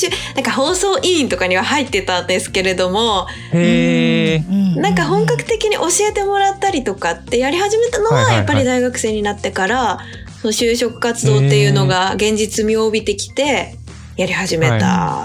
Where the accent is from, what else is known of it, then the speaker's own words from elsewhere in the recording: Tokyo, Japan; 私東京ですね、多摩地区っていうちょっとまあ田舎の方の東京と。